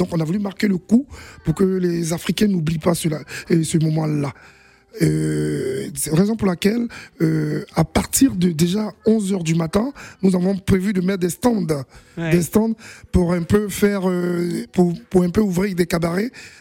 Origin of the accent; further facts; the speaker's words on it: Côte d’Ivoire; Vous savez, chez nous, en Côte d'Ivoire, on a un problème